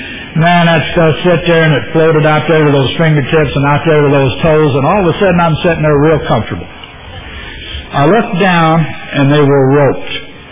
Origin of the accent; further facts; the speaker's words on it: Fort Collins, Colorado, United States; born there; I was born in Colorado, a little town called Fort Collins, just north of Denver.